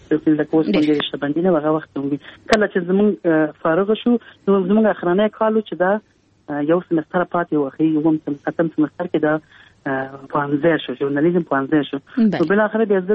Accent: Kabul, Afghanistan; ما زه په کابل کې پیدا یم.

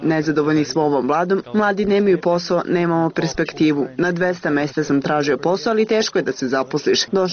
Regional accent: Lipljan, Pristina District, Kosovo; Dolazim iz Lipljana i ostaću ovdje dok se ovo ne okonča.

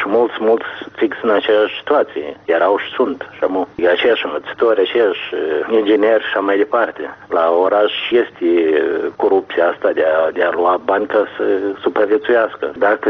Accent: Moldova; Mie îmi pare că noi ca moldoveni încă nu putem să ne arătăm dignitatea noastră, mândria noastră.

